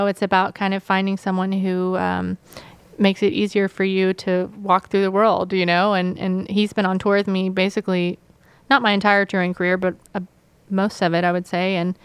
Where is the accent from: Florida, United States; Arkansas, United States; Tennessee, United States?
Tennessee, United States; Nashville; I grew up in Nashville, so I know everyone.